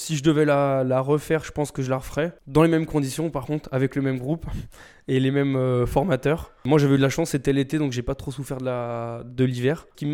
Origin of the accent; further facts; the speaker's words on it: Lyon, Auvergne-Rhône-Alpes, France; j'ai 24 ans et je viens du département du Rhône, plus exactement de la ville de Lyon.